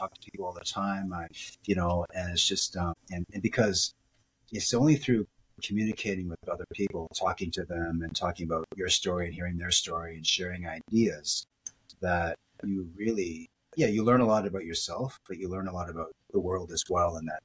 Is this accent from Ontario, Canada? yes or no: no; Halifax, Nova Scotia, Canada; also born or lived in Vancouver; I grew up in Halifax. I moved up to Vancouver after I was finished college because there weren't any jobs.